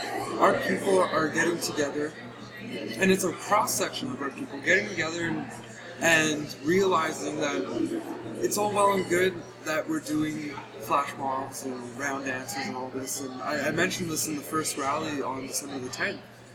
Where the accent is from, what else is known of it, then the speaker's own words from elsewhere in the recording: Prince George, British Columbia, Canada; I come from Prince George